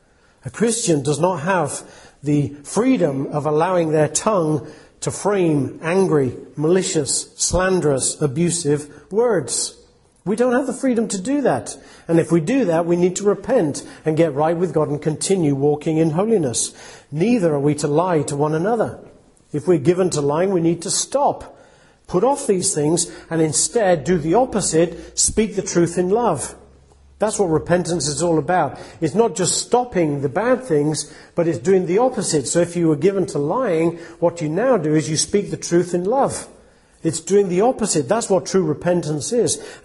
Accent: England, United Kingdom; born there; I am born an Englishman, but spiritually speaking, I am a Jew

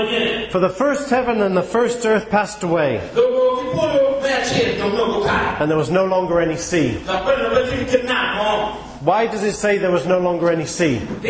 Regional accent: England, United Kingdom; I can be a Jew even though I'm an Englishman, because I'm a Jew inwardly.

